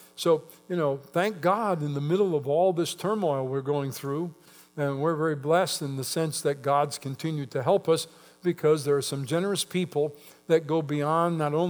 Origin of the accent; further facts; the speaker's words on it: United States; As crazy as it's been for the last 9 months in this country, I'm still grateful I'm born an American.